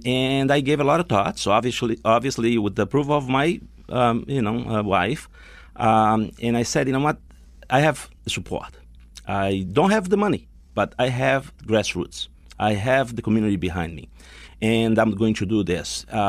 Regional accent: Brazil; I'm originally from Brazil, and my grandfather on my mother's side was Brazilian Indian, and on my father's side, of Portuguese, background.

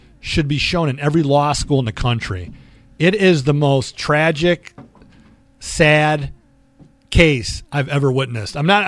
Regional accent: United States; I mean, I'm an American. I'm as patriotic as the next person.

